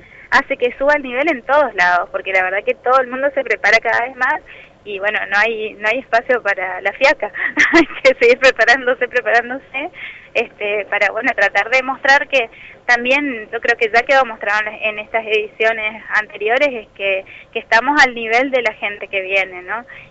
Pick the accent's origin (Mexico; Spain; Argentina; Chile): Argentina